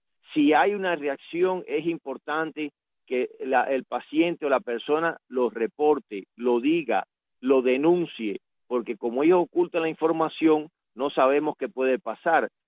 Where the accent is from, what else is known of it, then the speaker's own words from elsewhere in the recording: Cuba; como médico y como cubano